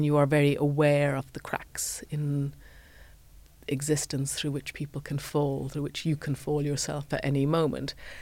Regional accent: Ireland; I was very interested in Gothic fiction, being Irish, of course, the inventors of the Gothic, it is always with us.

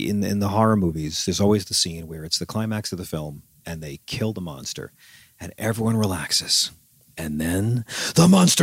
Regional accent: Long Island, New York, United States; I come from Long Island, man. It's hard to get banned from a mall.

